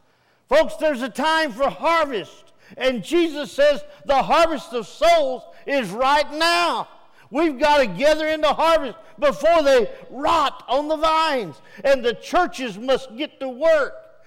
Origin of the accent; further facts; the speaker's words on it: Texas, United States; Now, growing up in East Texas, we used to have tomato fields, we had cotton fields down there, corn fields, and everything.